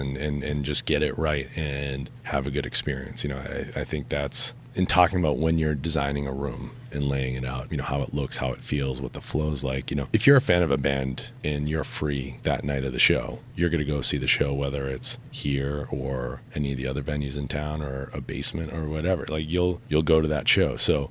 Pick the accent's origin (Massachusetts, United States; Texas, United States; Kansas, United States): Massachusetts, United States; Plainville; growing up in Plainville